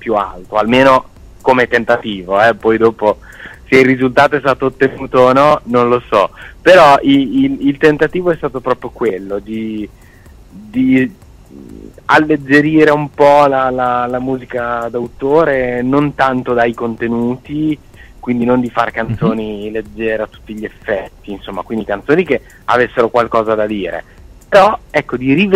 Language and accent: Italian; Rimini, Emilia-Romagna, Italy; Tornavo a casa, perché io sono di Rimini